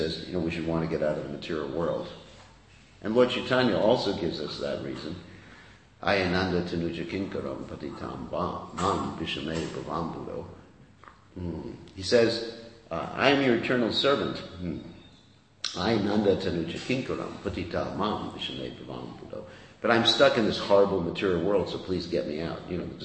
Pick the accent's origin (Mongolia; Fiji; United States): Fiji; So, just like where I come from, Fiji, I'm actually from Fiji, you wouldn't know it by seeing me